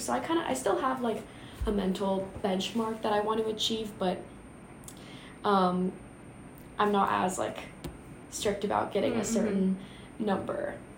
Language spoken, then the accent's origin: English; Virginia, United States; he would always tell me that like UVA is like a good school because I'm from Virginia.